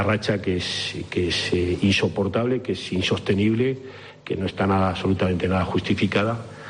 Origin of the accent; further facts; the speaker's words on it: Zaragoza, Aragon, Spain; Soy zaragozano, soy zaragocista